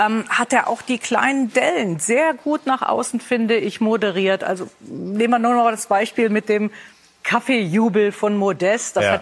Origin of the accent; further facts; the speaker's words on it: Rhineland, Germany; Naja, ich als Rheinländerin natürlich aufgesaugt